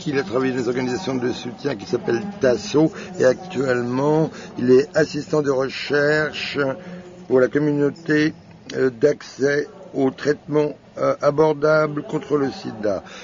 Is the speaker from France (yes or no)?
no; Kenya; je viens du Kenya